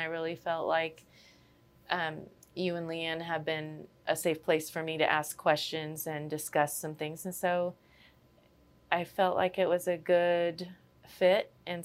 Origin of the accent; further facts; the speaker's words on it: Stonington, Illinois, United States; I live here in Taylorville. I'm actually originally from Stonington.